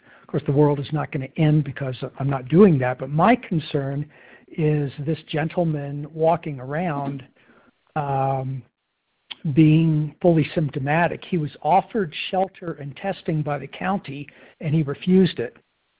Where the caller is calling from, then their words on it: Silverthorne, Colorado, United States; from Silverthorne.